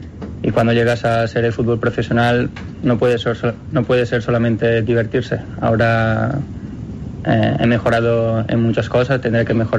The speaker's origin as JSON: {"language": "Spanish", "country": "Italy", "second_language": "Spanish", "said": "Yo soy italiano"}